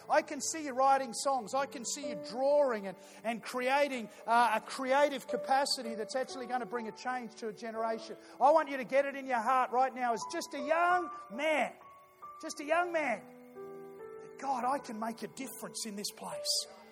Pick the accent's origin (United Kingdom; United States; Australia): Australia; Melbourne, Victoria; even though I'm from Melbourne and that team was from Melbourne